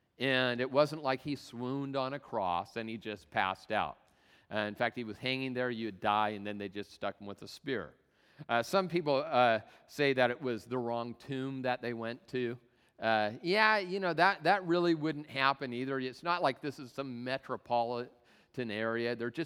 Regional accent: Tacoma, Washington, United States; I'm from Tacoma. We call that throwing down.

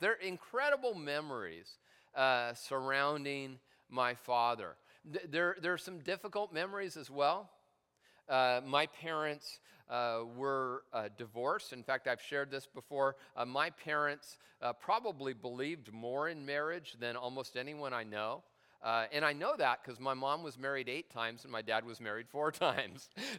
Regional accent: United States; accent: southern; My dad moved to New Orleans, Louisiana. And so I lived in New Orleans, as you can obviously tell by my southern accent.

